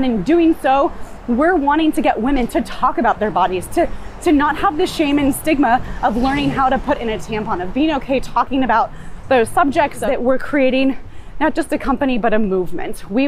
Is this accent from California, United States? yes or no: yes; Santa Monica, California, United States; born there; Okay, I was born in Santa Monica, California.